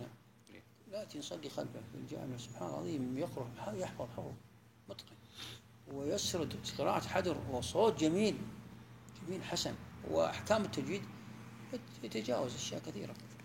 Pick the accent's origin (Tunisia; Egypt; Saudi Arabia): Saudi Arabia; Najd; يعني عندنا في نجد هنا قبل 40-50 سنة ما يجودون أبدا